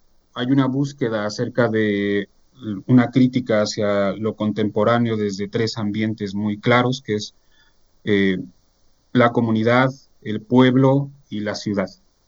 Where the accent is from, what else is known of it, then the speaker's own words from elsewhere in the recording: Mexico City, Mexico; also born or lived in Cuautitlán Izcalli; now in Atlixco, Mexico; en Atlixco, Puebla, vivo aquí desde hace casi 8 años. Soy originario de la Ciudad de México, nací en la Ciudad de México. Después me fui a vivir al Estado de México, a Cuautitlán Izcalli